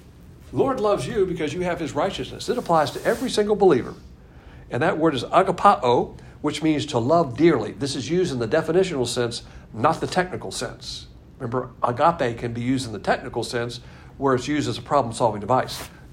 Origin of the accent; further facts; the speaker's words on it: the South, United States; I'm a Southerner, and so that's the way I was raised.